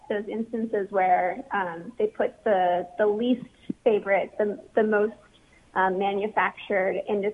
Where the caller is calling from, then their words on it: Boston, Massachusetts, United States; I'm calling now from Boston